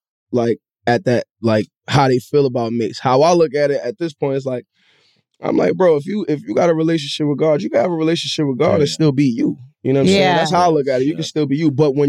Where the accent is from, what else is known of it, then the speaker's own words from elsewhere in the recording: Harlem, New York, United States; because I'm from Harlem and my ego and shit like